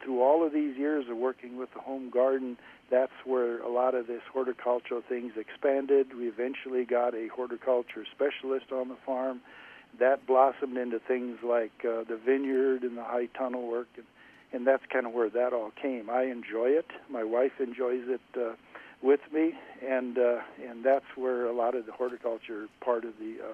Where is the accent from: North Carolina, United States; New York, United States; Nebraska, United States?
Nebraska, United States; I grew up in East Central Nebraska on a farm, and I was a ninth child in a family of 14 children